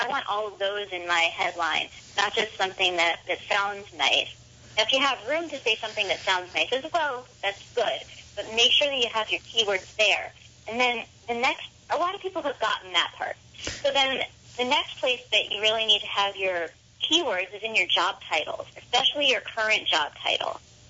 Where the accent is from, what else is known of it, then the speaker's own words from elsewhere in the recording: Madison, Wisconsin, United States; I gave a presentation to a group of business owners, small business owners, in my hometown of Madison, Wisconsin.